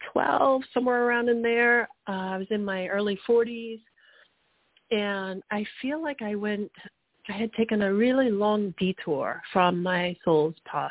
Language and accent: English; England, United Kingdom; moved away as an adult; now in United States; Well, I'm an American citizen, but I grew up in England. Spent half of my life there and the second half of my life in the States with my American husband.